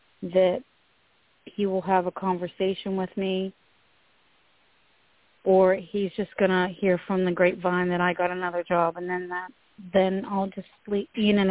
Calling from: Pennsylvania, United States; I'm calling from Pennsylvania.

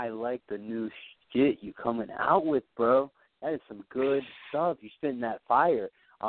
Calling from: Harrisonburg, Virginia, United States; Harrisonburg, Virginia.

